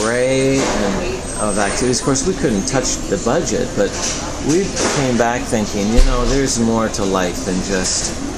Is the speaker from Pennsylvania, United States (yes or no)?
no; Tennessee, United States; So from Tennessee to Southern Illinois University at Carbondale, where I met my wife.